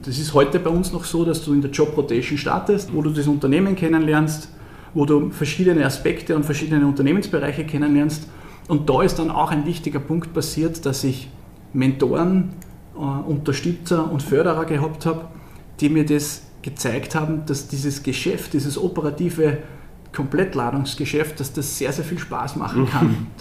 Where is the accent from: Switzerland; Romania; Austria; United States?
Austria; Freistadt, Upper Austria; Es gibt in meiner Heimatstadt, in Freistadt in Oberösterreich, einen großen Transportunternehmer